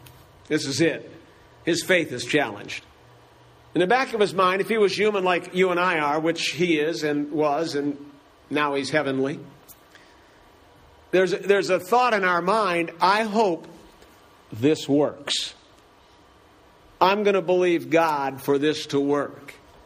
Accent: Cleveland, Ohio, United States; I grew up in Cleveland, so the streets doesn't scare my wife.

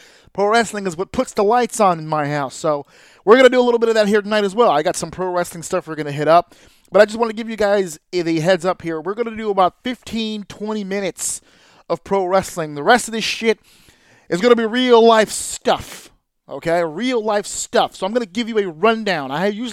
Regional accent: New York, United States; I'm from New York. I live in New York. Very New York centric.

